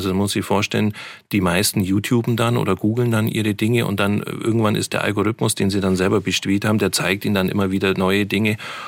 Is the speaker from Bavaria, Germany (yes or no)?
yes; Bavaria, Germany; Aber ich komme auch aus dem Allgäu, wo man eher da eine andere Mentalität gewohnt ist.